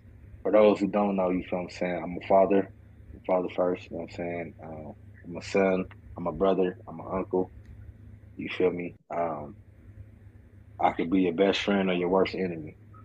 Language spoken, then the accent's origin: English; California, United States; also born or lived in Long Beach; I'm from Long Beach, California, but I was raised in the Valley.